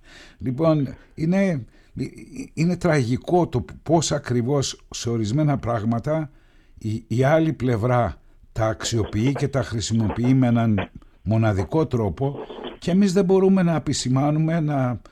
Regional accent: Northern Greece, Greece; γιατί είμαι από τη Βόρεια Ελλάδα

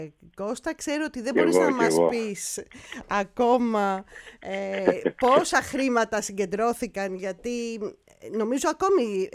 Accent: Greece; now in Germany; εμείς είμαστε Έλληνες εδώ στη Βαβαρία, στη Γερμανία, αλλά δεν ξεχνούμε ότι ζούμε εδώ

